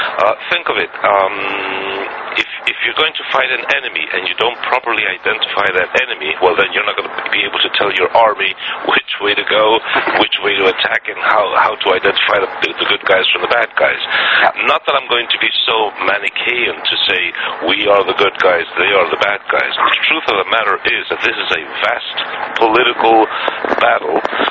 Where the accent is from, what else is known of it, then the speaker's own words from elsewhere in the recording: United States; Yes, I was brought up in America